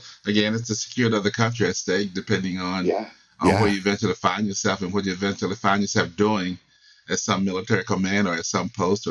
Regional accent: the South, United States; Well, it was more interesting than that because in the 60s and I grew up in the South.

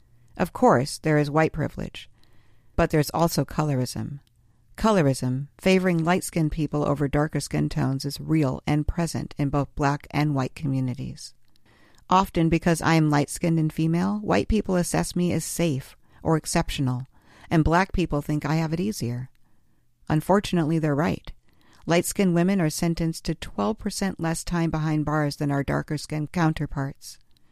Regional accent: Illinois, United States; born there; In fact, I was born in the Negro ward at Illinois Research Hospital.

